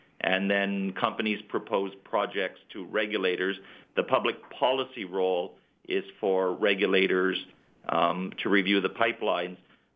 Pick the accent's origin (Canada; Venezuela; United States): Canada; I hope I get some credit as a Canadian for saying Pier, because every being in my body wants to say Pierre, and I know you say Pier.